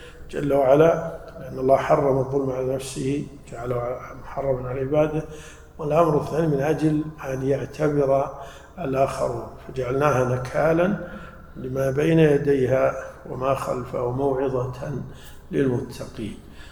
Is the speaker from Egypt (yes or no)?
no; Najd, Saudi Arabia; تعرفون الأثل عندنا في نجد كثير يسمونه الطرفاء